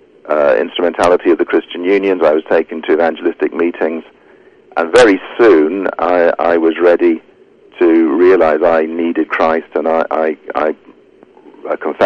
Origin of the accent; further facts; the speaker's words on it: Wales, United Kingdom; also born or lived in London; he was living in London when I was born. He was a minister in a Welsh-speaking church in London. But I was brought back. We went back to Wales. I was brought up in Wales.